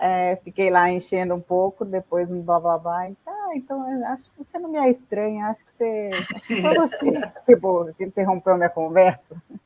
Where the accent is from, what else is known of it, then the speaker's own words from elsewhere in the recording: Amazonas, Brazil; eu sou amazonense, mas quando eu estava lá, eu só pulava na água